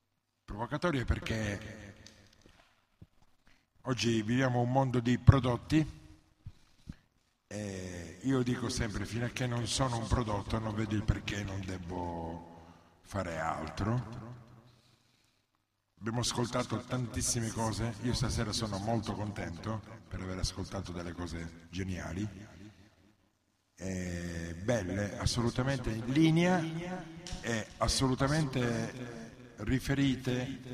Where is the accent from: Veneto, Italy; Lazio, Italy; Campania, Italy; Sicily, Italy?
Sicily, Italy; Nicosia; Io invece sono di Nicosia in Sicilia.